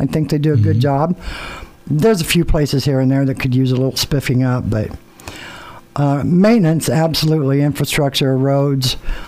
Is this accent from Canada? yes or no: no; Boone, Iowa, United States; also born or lived in Texas; Lifelong, yep. I was born in Texas, but that's a long story. Been here my whole life. Mom and dad were raised, dad in Fraser, mom in Boone. Went to school here, went to several different grade schools. Boone High graduate, 1971.